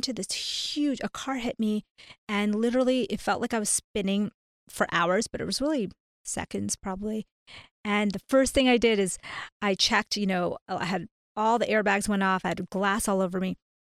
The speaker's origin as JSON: {"language": "English", "country": "India", "moved": "yes", "lives_now": "United States", "said": "So, long story short, I am an Indian, a South Asian immigrant to the U.S."}